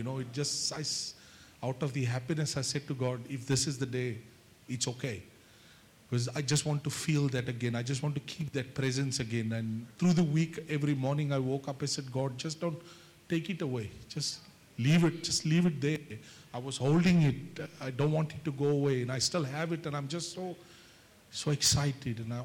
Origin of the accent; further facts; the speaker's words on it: India; Sorry, I'm Indian. We do funny things sometimes.